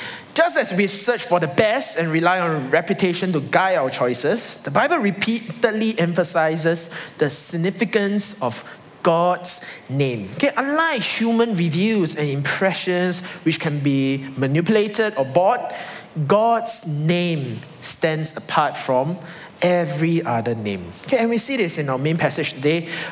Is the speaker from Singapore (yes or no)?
yes; Singapore; I simply cannot escape my upbringing and training as a Singaporean.